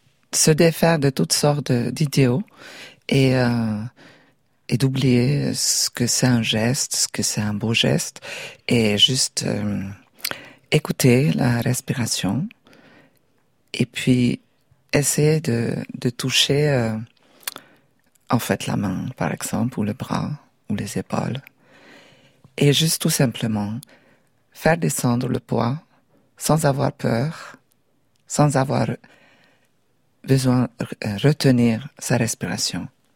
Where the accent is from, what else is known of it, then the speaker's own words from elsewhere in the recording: Hungary; moved away; j'ai quitté la famille, je suis allée étudier la danse, et puis j'ai quitté la Hongrie, et puis voilà, les derniers 30 ans, on habitait voilà, plusieurs milliers de kilomètres nous séparés.